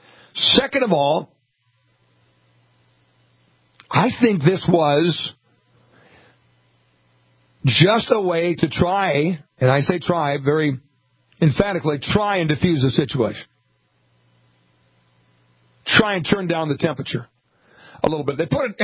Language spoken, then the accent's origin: English; North Dakota, United States; Well, we're from North Dakota.